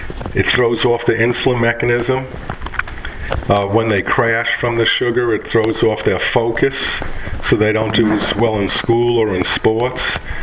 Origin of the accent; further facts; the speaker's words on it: New York City, New York, United States; moved away; And I'm from the Bronx and my wife's from Brooklyn. And when I go home, my friends tease me and tell me I sound like a Southern belle.